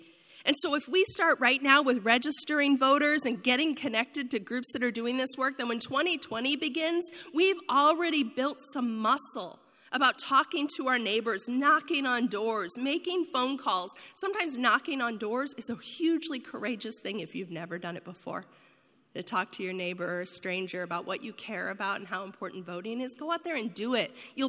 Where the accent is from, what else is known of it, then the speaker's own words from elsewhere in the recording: Missouri, United States; I'm from Missouri. I've lived all over the country, never in New Hampshire